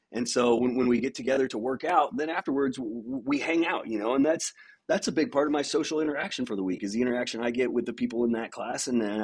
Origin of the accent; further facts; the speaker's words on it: Lawrence, Kansas, United States; I'm from Lawrence, Kansas. I just turned 42 years old the other day.